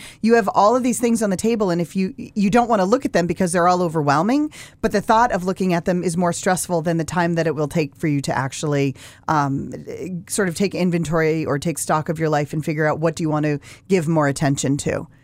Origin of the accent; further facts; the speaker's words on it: Massachusetts, United States; I didn't get the correct key when I was young and growing up in Massachusetts on a radio show.